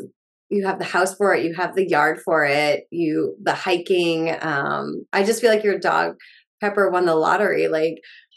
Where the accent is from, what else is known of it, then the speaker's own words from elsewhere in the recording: New Hampshire, United States; Like I grew up in New Hampshire, but as an adult, I'd only lived in cities.